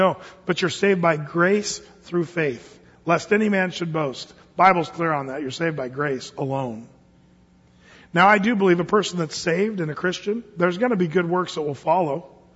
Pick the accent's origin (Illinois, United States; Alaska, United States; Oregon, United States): Oregon, United States; Medford; Even in my hometown of Medford, Oregon, this one came out this summer.